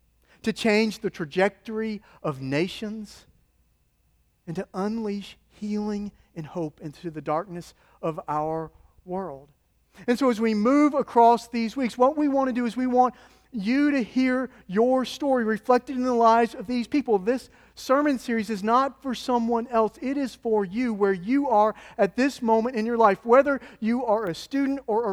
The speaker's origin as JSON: {"language": "English", "region": "Mississippi", "country": "United States", "said": "I'm from Choctaw County, Mississippi. I speak with authority on the middle of nowhere."}